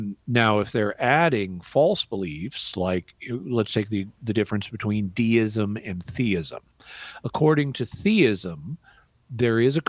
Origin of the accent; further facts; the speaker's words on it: Arkansas, United States; I was in my hometown in Arkansas for a couple of weeks, or on my way there or back.